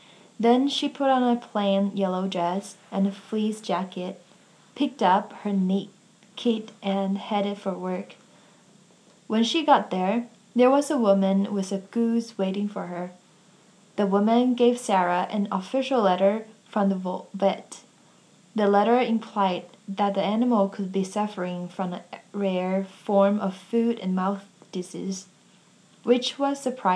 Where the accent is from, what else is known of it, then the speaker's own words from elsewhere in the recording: Zigong, Sichuan, China; born there; English is a second language; I was born in Zigong. It's a city in Sichuan province